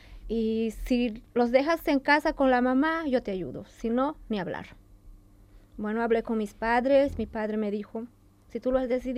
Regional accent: Cochabamba, Bolivia; now in Spain; No, soy boliviana, de Cochabamba.

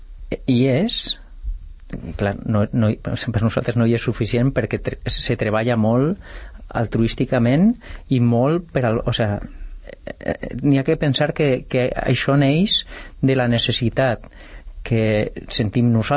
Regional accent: Valencian Community, Spain; now in Sant Cugat del Vallès, Spain; Bueno, doncs jo sóc valencià, però jo ja sóc més santcugatenc que valencià, quasi.

